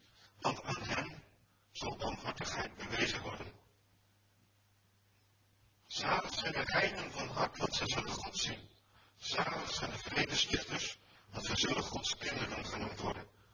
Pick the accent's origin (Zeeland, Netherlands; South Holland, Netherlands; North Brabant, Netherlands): North Brabant, Netherlands; Breda; De derde is, ik kom uit Breda. Dus ik ben volgens mij heel Brabant doorkruist hierheen.